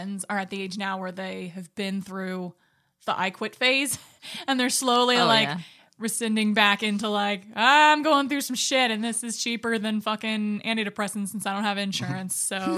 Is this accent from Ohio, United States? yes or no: yes; Mansfield, Ohio, United States; You know what? I grew up in Mansfield